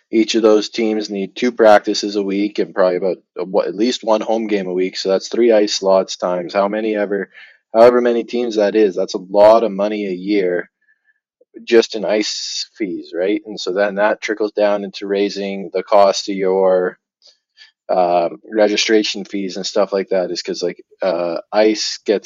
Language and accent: English; Barrhead, Alberta, Canada; Even though you look at when we were growing up in Barrhead, going rate for ice was like $150 an hour when we were junior high-ish age